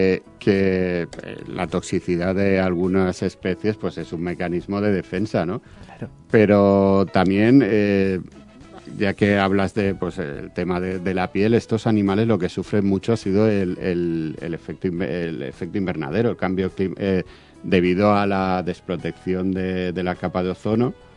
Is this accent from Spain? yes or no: yes; Valencian Community, Spain; yo como valenciano y como muchos años que he trabajado aquí, en este parque